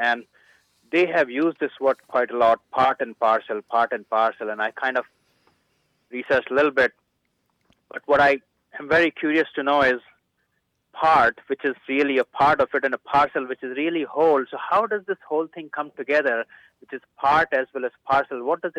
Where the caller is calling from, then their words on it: Dallas, Texas, United States; I am calling from Dallas, Texas.